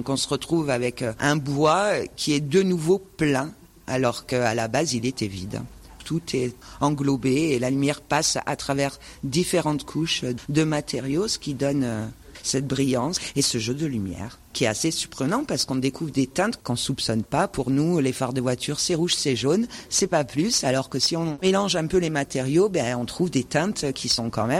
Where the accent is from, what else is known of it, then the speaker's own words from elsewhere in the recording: Normandy, France; now in Digne-les-Bains, France; D'ici, mais je suis pas née ici, je suis une petite Normande qui est arrivée dans les Alpes de Haute-Provence il y a bien longtemps et je pense que ben maintenant c'est un peu mon pays.